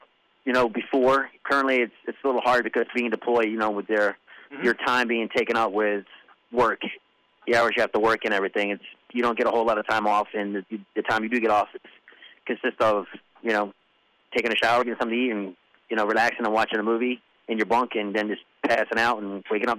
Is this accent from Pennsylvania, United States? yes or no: yes; Philadelphia, Pennsylvania, United States; Don't get me wrong, I am from Philly, so you know, I have a plethora of food where I'm from